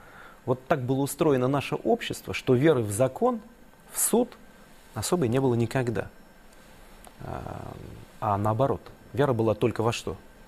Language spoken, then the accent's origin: Russian; Saint Petersburg, Russia; когда речь идет о таком городе, как Петербург, а это не только мой родной город